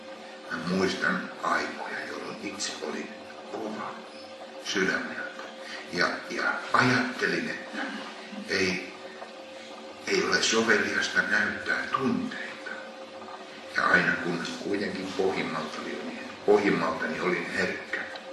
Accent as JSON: {"language": "Finnish", "region": "Savo", "country": "Finland", "tie": "born there", "said": "Mä olen tuolta Savonmaalta syntyisin. Ja sitten vaimoni kautta tutustuin pohjalaisiin."}